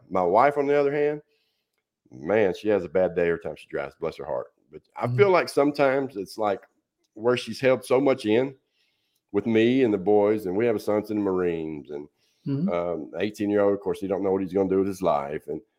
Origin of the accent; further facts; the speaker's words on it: Nashville, Tennessee, United States; And I'm from Nashville. And in case you don't know, it is horrible here now when it comes to traffic, man.